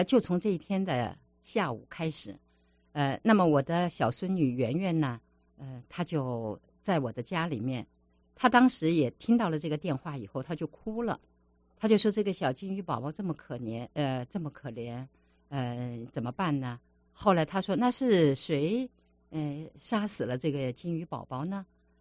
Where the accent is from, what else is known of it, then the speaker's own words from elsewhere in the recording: Singapore; now in United States; 我呢是十几年前从新加坡来到这里